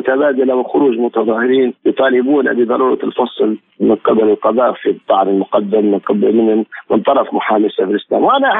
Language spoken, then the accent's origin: Arabic; Libya; نحن كليبيين نريد أن ننهي هذه التجاذبات